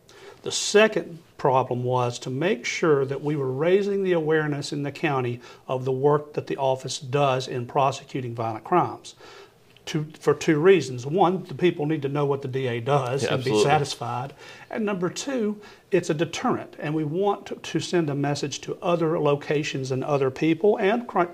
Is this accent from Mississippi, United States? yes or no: yes; Senatobia, Mississippi, United States; I was born and raised in Senatobia and then moved up here last year after being appointed by the governor.